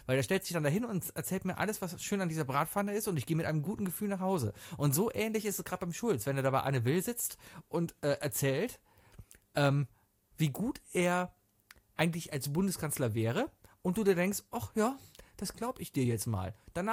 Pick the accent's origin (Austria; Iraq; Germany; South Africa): Germany; Cologne, North Rhine-Westphalia; Als Kölner verabredet man sich nicht. Als Kölner gehst du wohin und triffst Leute.